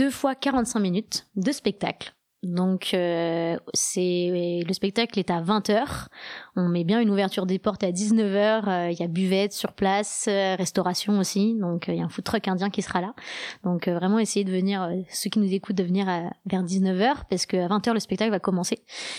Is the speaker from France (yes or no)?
yes; France; excusez-nous, mais on est de France, on connaît pas, par exemple.